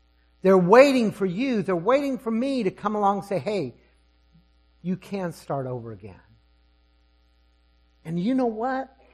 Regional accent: Mississippi, United States; I'm from South Mississippi.

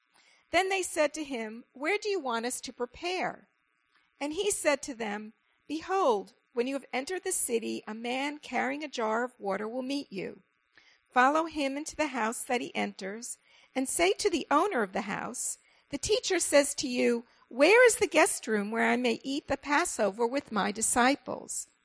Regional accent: New York City, New York, United States; Now, I'm originally from New York City. I'm a first-generation American, and I grew up in a synagogue of German-Jewish Holocaust survivors.

